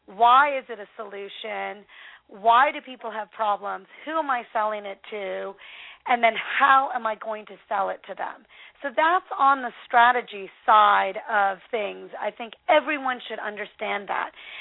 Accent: Pacific Northwest, United States; Well, you know, I'm from the Northwest.

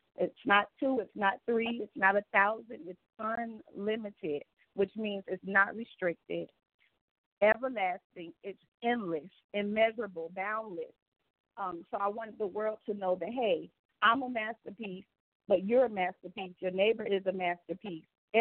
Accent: Miami, Florida, United States; now in Apollo Beach, United States; I'm 31 years old. I'm from Miami, Florida, and right now I reside in Apollo Beach, Florida.

